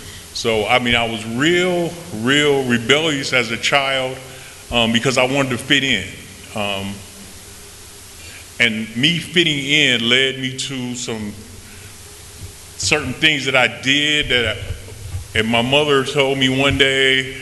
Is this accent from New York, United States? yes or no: no; Racine, Wisconsin, United States; also born or lived in Milwaukee; I'm actually what people down here call a Yankee. I'm from Wisconsin, Milwaukee, Wisconsin, Racine, Wisconsin. Born and raised up there. Parents came from Mississippi.